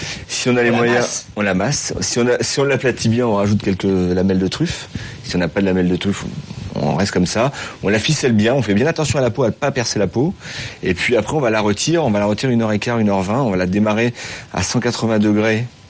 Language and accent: French; Centre-Val de Loire, France; c'est ça le terroir, mais c'est moi je suis de Touraine